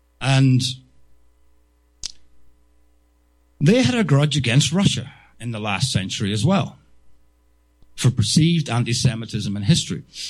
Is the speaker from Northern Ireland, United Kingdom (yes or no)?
yes; Northern Ireland, United Kingdom; I'm from Northern Ireland.